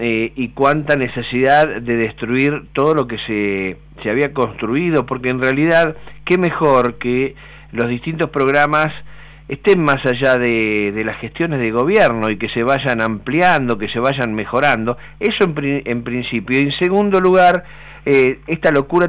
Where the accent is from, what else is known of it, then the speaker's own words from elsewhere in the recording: Chubut, Argentina; Yo vengo de Chubut y me acuerdo que en Esquel y Entreverín el quirófano móvil todas las semanas